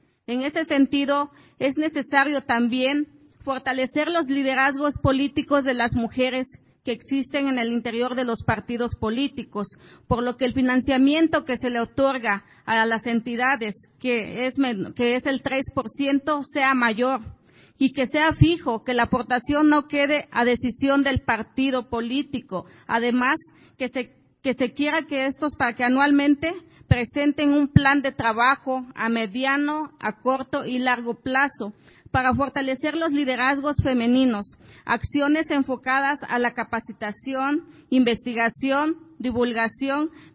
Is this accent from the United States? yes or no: no; Ocotequila, Guerrero, Mexico; Soy originaria de Ocotequila, municipio de Copanatoyac, de allá de la región de la montaña de Guerrero, hablante y del pueblo náhuatl.